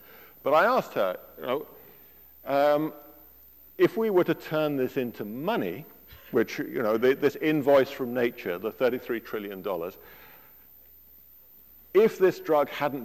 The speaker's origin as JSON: {"language": "English", "country": "United Kingdom", "said": "Now, I come from Britain, and in Britain there are a lot of yew hedges."}